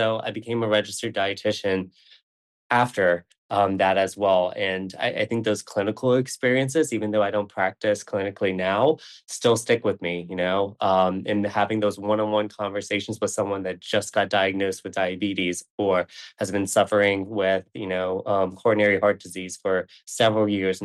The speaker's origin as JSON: {"language": "English", "region": "Louisiana", "country": "United States", "tie": "born or raised there", "said": "I was born and raised in Southern Louisiana, where I think we have some of the best food."}